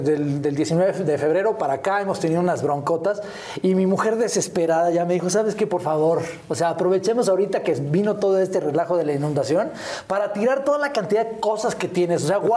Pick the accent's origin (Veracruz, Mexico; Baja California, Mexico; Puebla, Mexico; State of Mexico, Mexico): State of Mexico, Mexico; Ciudad Satélite; primer año de vida y de ahí nos fuimos al hermosísimo y orgulloso pueblo de Satélite, señoras y señores. Yo soy Sateluco de Hueso Colorado.